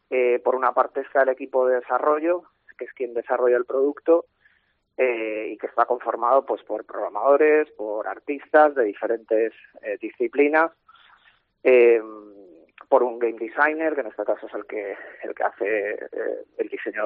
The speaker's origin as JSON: {"language": "Spanish", "town": "Palma", "region": "Balearic Islands", "country": "Spain", "said": "Nosotros somos de Palma de Mallorca."}